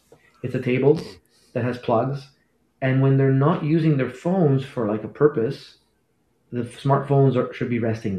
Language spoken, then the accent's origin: English; Quebec, Canada; You know, I'm from Quebec.